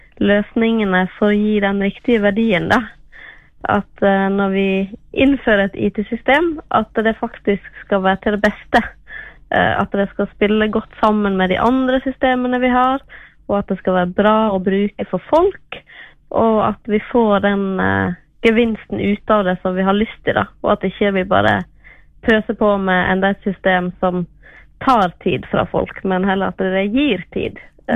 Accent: Luster, Vestland, Norway; now in Flora, Norway; Nei, jeg kommer jo fra Luster.

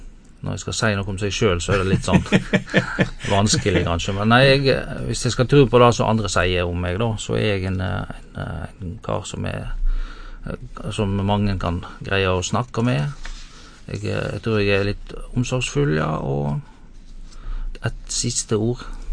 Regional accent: Seim, Vestland, Norway; Ja, plassen heter Seim, og det ligger I det som nå heter Alver kommune, det 4-5 mil nord for Bergen.

